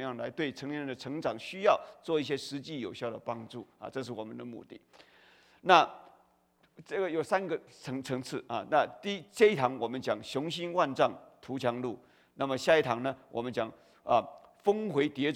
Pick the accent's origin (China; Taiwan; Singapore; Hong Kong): Taiwan; 我们从台湾来都唱过一首歌